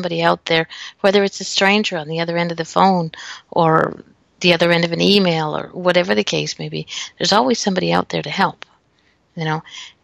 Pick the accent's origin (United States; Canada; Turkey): Canada; I'm a Canadian. What can I say?